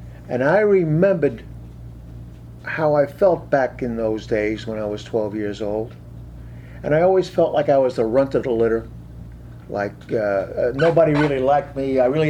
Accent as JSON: {"language": "English", "town": "Union City", "region": "New Jersey", "country": "United States", "tie": "born there", "said": "I was born in Union City, New Jersey, October the 14th, 1939"}